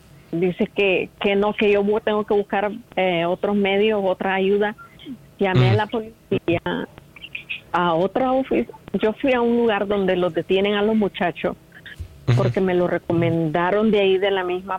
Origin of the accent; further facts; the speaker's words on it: Nicaragua; moved away; vive en mi país. Somos de Nicaragua, pero vivimos allí ya más de 10 años.